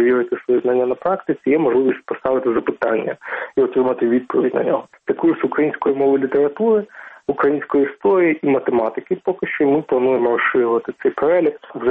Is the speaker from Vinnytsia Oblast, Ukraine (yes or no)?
no; Donetsk, Donetsk Oblast, Ukraine; Я сам з Донбасу. Я родом з Донецька, тому я думаю, що я доволі непогано тут знаю цю специфіку.